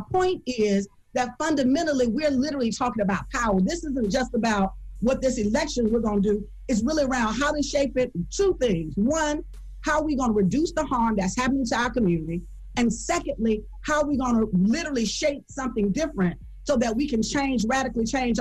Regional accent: Alabama, United States; I'm from Alabama, y'all. I'm from the deep, dirty South.

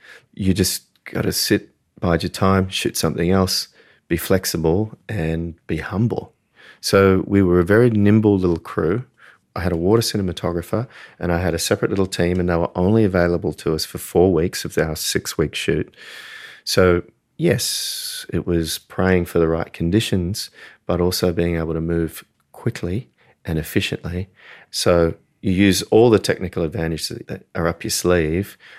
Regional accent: Australia; accent: Australian; Yeah, it's my Australian accent playing with you, sorry.

